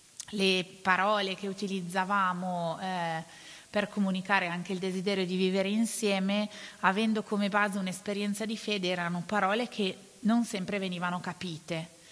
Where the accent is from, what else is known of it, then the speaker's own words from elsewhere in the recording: Desio, Lombardy, Italy; io invece vengo da Desio